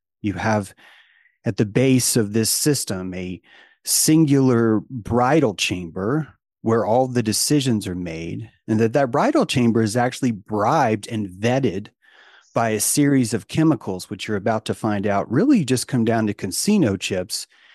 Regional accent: United States; I'm an American philosopher and practicing sophist.

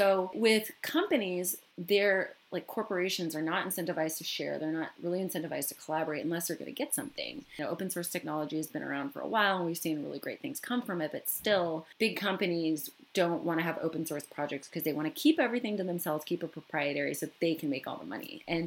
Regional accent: Michigan, United States; let's say where I grew up in Michigan

